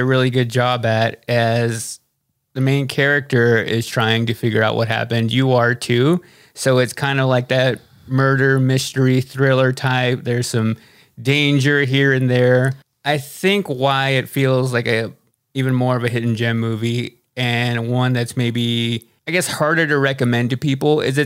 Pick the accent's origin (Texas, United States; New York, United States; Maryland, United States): Texas, United States; which we are both from Texas.